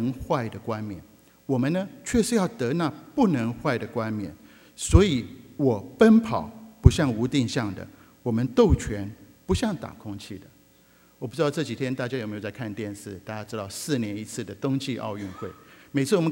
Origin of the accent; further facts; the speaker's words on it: China; 对我们中国人来说没有问题，我们还有一次机会，我们刚过中国的农历新年